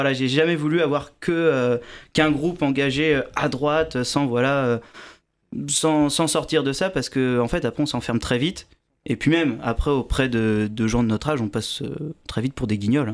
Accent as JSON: {"language": "French", "town": "Montargis", "region": "Centre-Val de Loire", "country": "France", "tie": "born or raised there", "said": "à Montargis, du coup, là d'où je viens, là où j'étais au lycée."}